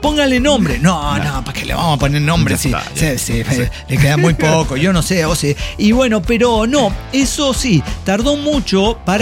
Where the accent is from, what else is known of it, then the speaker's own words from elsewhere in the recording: Hermosillo, Sonora, Mexico; a mí me vale verga, soy de Hermosillo.